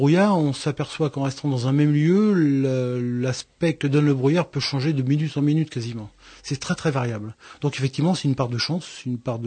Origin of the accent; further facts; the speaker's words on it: Nantes, Pays de la Loire, France; born there; also born or lived in Lyon; Eh bien, je suis né à Nantes, j'ai un peu voyagé de Nantes en cinéma, après dans Lyon, et pour revenir ici dans les Deux-Sèvres, depuis un an en gros.